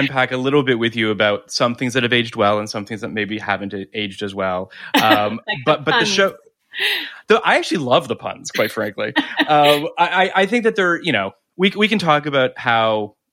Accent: Canada; I was living in Toronto at the time. So I'm Canadian.

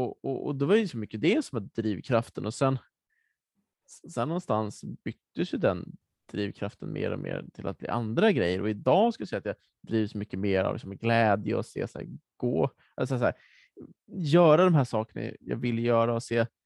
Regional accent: Nacka, Stockholm County, Sweden; Jag är uppvuxen i Nacka utanför Stockholm.

